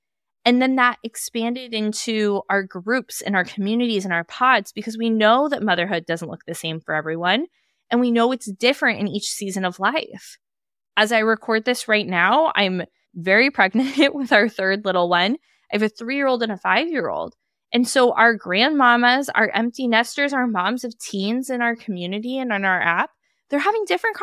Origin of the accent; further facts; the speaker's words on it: Napa, California, United States; I hosted a launch event with 100 women in my hometown, Napa, California